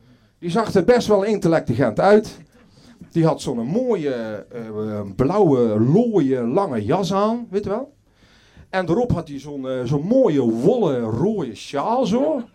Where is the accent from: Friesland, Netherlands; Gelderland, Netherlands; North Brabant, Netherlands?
North Brabant, Netherlands; 's-Hertogenbosch; En zo ben ik opgegroeid in Den Bosch, CQ, Oeteldonk.